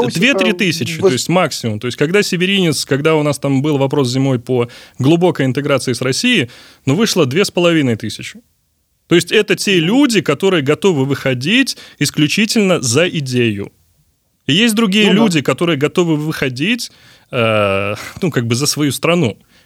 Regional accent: Belarus; Мы белорусы

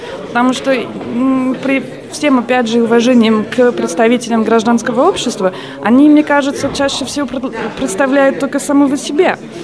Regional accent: France; Russian is a second language; Я сама из Франции, не то, что я помню, но это у нас было там в учебниках по истории.

